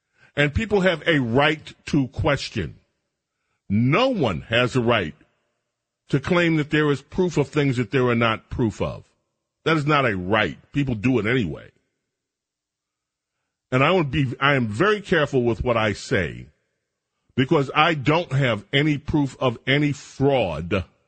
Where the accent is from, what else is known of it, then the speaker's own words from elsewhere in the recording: Chicago, Illinois, United States; I'm from Chicago. Come on, we all know.